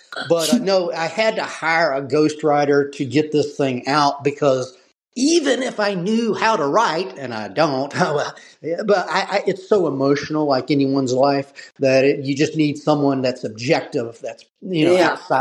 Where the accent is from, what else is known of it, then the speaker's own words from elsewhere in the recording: South Carolina, United States; I mean, I'm from the South, in South Carolina.